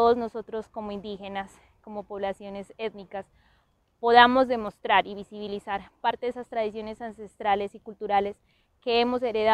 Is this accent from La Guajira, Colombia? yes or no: no; Putumayo, Colombia; Soy, soy indígena inga del Putumayo, artesana desde los 7 años